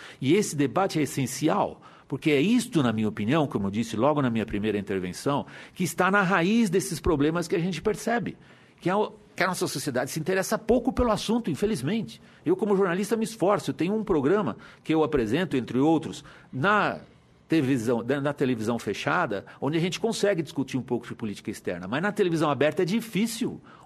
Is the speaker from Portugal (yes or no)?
no; Brazil; Digo porque isto me afeta como brasileiro.